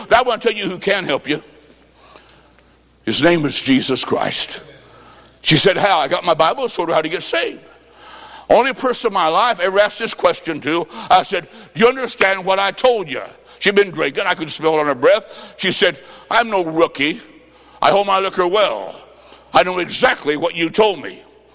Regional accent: Illinois, United States; Ma'am, I'm from Illinois. Back there is 20 below.

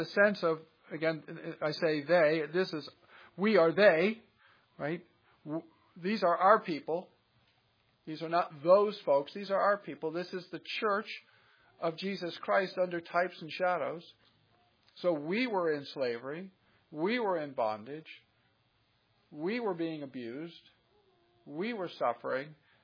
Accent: Nebraska, United States; also born or lived in Kansas; I'm from Nebraska, and born in Kansas, and spent some time on the family farm in Kansas

